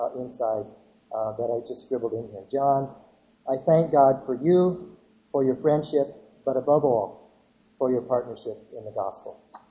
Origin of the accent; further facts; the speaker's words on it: Canada; I'm a Canadian. I live in Canada.